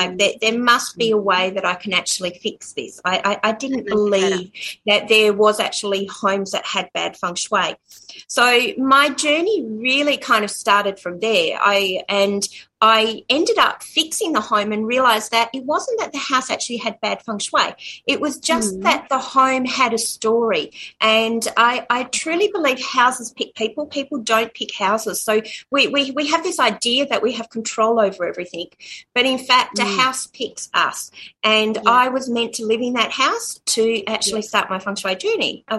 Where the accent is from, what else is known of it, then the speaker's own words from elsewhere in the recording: Australia; I'm blonde and I'm Australian